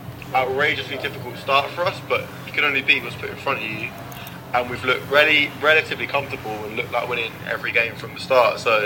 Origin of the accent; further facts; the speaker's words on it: Hemel Hempstead, East of England, United Kingdom; I'm from Hemel Hempstead, so right near Watford.